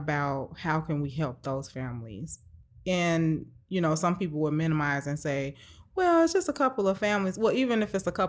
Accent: Chicago, Illinois, United States; I grew up in Chicago. So yeah. most of the schools that I've gone to have been all African American.

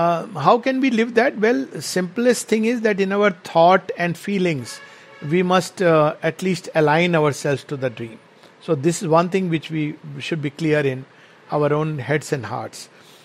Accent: India; It's not about me being Indian and good for India.

